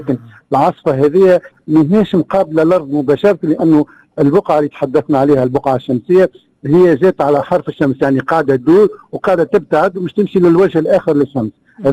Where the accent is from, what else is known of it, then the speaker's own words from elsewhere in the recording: Algeria; وشفناه لنا عندنا في الجزائر، في المغرب، في ليبيا،